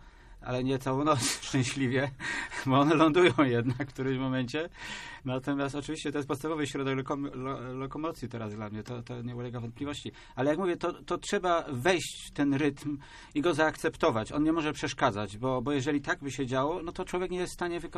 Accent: Poznań, Greater Poland Voivodeship, Poland; born there; also born or lived in Leszno; Formalnie urodziłem się w Poznaniu, w związku z tym, gdy spojrzymy w dowód osobisty, no to się już to nie zmieni. Gdyby spojrzeć z perspektywy, co tam u mnie w sercu, no to już Leszno oczywiście, no bo już ponad 30 lat jestem w Lesznie.

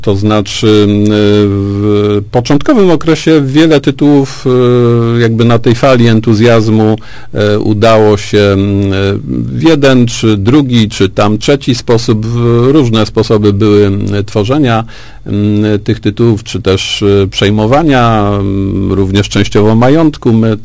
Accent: Greater Poland Voivodeship, Poland; Ja jestem wielkopolaninem.

